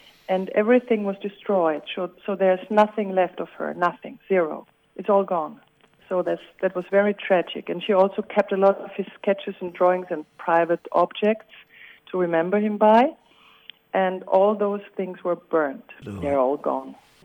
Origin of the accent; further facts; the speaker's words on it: Vienna, Austria; accent: Viennese; English is a second language; As you can hear by my accent, I am a Viennese woman, and I went to university in Vienna, and I grew up in Vienna, and my father is Australian